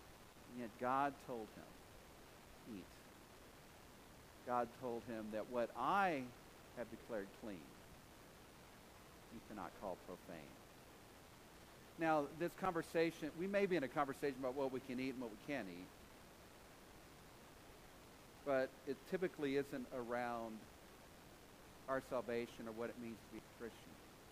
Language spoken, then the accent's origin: English; Texas, United States; also born or lived in Houston; Worse than that, I'm an American. Worse than that, I'm a Texan.